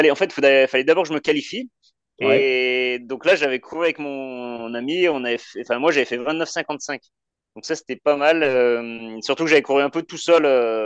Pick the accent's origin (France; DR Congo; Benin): France; Auvergne-Rhône-Alpes; je suis originaire de la Loire, du parc du Pila. Donc, c'est moins connu que le Jura chez vous. Mais voilà, c'est petite montagne, pas très loin de Saint-Etienne, Lyon.